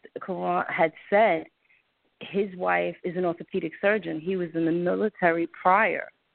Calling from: Atlanta, Georgia, United States; I am currently in Atlanta, Georgia right now.

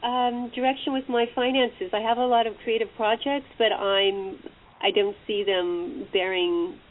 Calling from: New York, United States; I'm calling from New York.

